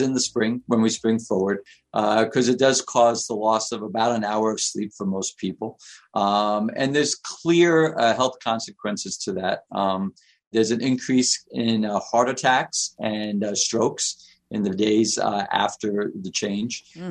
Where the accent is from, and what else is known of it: New York City, New York, United States; born or raised there